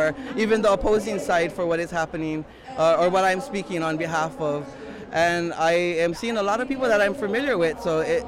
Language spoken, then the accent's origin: English; Hawaii, United States; I'm from the Big Island of Hawaii.